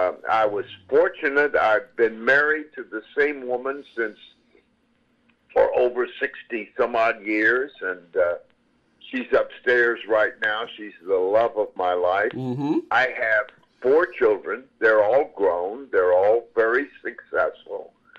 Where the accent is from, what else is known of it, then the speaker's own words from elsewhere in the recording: Mandeville, Louisiana, United States; There was a radio station near where we grew up, and we grew up in Mandeville, Louisiana.